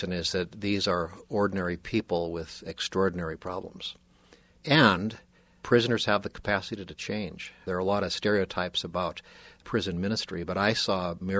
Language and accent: English; Butte, Montana, United States; also born or lived in Anaconda, United States; I was born in Anaconda, Montana, raised in Butte. The priest teased me that I have dual citizenship, so it's kind of nice.